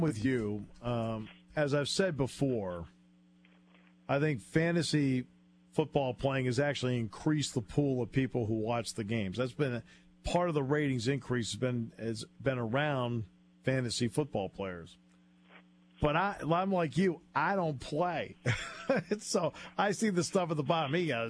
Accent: New England, United States; I love hockey. Always have. I grew up in New England.

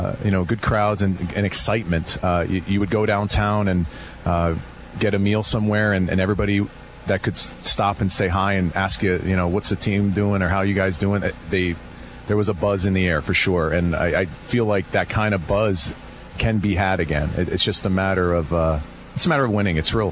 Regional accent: Pennsylvania, United States; I'm away from Pennsylvania and Penn State and my family and friends that are back here.

